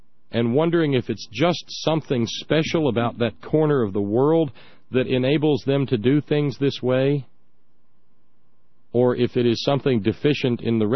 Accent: Alabama, United States; Growing up in Alabama, one of my first memories of learning history

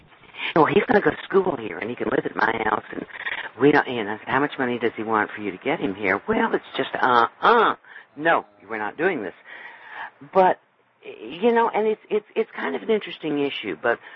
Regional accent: New York, United States; As a New Yorker, he fit.

